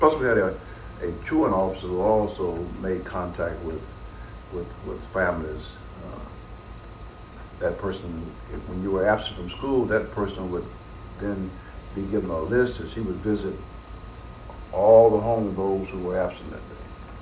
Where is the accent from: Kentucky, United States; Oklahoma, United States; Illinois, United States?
Kentucky, United States; Henderson; born there; I was born in 1934 in the city of Henderson, Kentucky.